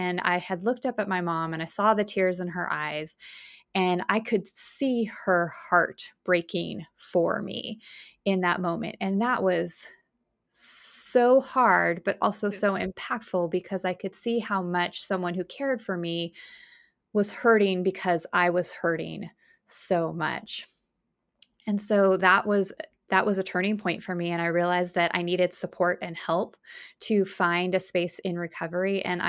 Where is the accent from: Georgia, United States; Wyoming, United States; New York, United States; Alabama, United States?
Wyoming, United States; now in Virginia, United States; I grew up in Wyoming in the United States, and I now live in Virginia.